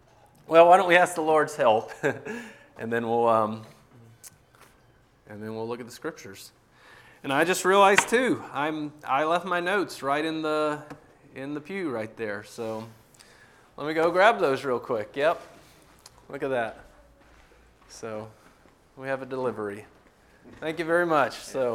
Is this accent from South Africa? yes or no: no; Waterloo, Iowa, United States; and we're from Iowa. So we're from Waterloo, Iowa, is where we reside.